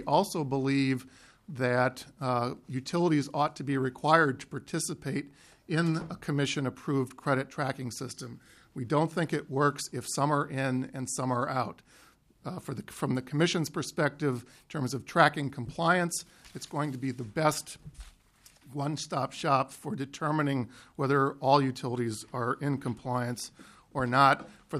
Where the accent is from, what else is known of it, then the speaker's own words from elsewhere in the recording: Minnesota, United States; For me, Madam Chair, as a Minnesotan, that's not something to necessarily be proud of.